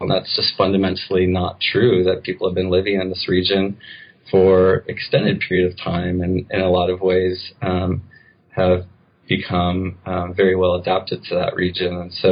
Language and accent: English; United States; growing up in the United States and consuming a lot of media or images that talked about Amazonia as being this environment constantly under threat